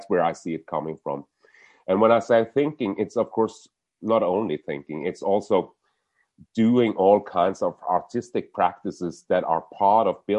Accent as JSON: {"language": "English", "country": "Norway", "lives_now": "Copenhagen, Denmark", "said": "I'm in Copenhagen now, and I'm originally from Norway, and in a sense, then I'm kind of an outsider"}